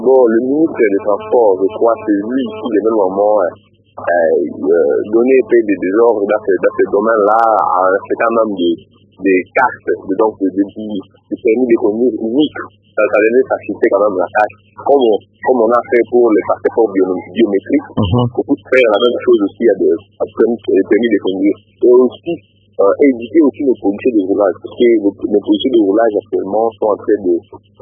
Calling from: Beni, North Kivu, DR Congo; Oui, ici chez nous à Beni aussi, la situation est presque similaire

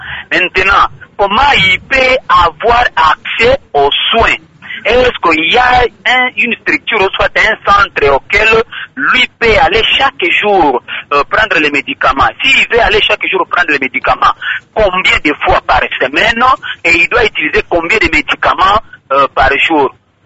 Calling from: Kindu, Maniema, DR Congo; si chez nous à Kindu

